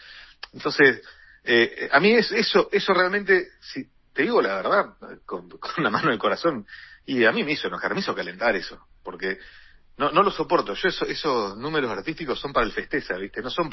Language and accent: Spanish; Puerto Deseado, Santa Cruz, Argentina; es en relación a mi pueblo, ¿no? A Puerto Deseado.